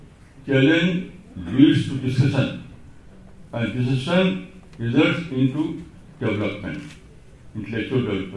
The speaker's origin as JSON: {"language": "English", "country": "India", "tie": "born there", "said": "So I always live with shukr that I was born in India."}